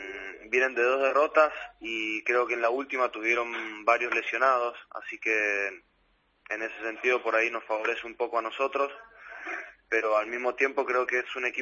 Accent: Mendoza, Argentina; En Argentina, en Mendoza, de donde vengo yo

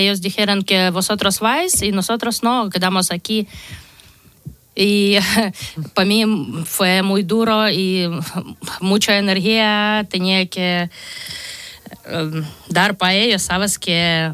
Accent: Kharkiv, Kharkiv Oblast, Ukraine; Spanish is a second language; De Kharkiv.

